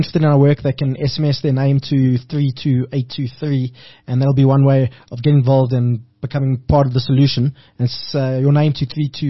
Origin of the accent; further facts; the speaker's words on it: Gauteng, South Africa; accent: East Rand; Yeah, there comes my East Rand accent